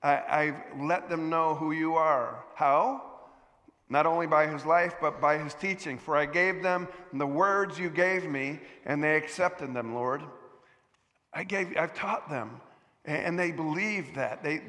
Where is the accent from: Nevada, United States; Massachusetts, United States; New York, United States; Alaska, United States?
New York, United States; It's not narrow-minded to hop on a plane to fly to my hometown near Buffalo, New York.